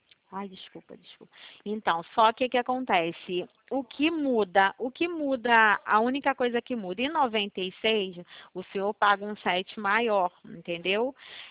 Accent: Araruama, Rio de Janeiro, Brazil; Eu sou do Rio, mas eu sou conterrânea de Araruama.

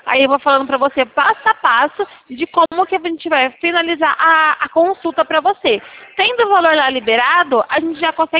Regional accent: Campinas, São Paulo, Brazil; Eu sou de Campinas.

